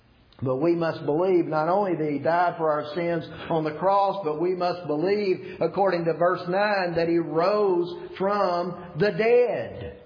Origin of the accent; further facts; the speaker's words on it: Georgia, United States; You know, I'm from Georgia, and I could get on a plane and get there a lot quicker, right?